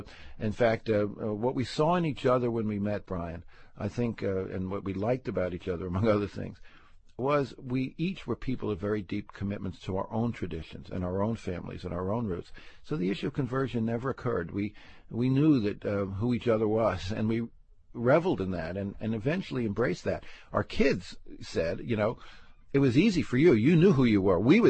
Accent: Bayonne, New Jersey, United States; You know, I grew up in Bayonne. Bayonne was 80% Catholic, 19% Jewish.

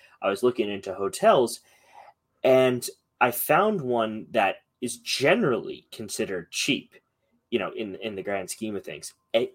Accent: Ireland; I'll just be like a leprechaun, but like unlike Notre Dame's mascot, I'm actually Irish.

